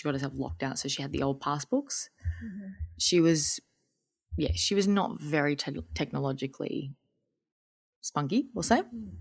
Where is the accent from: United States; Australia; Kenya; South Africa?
Australia; Queensland; I grew up in North Queensland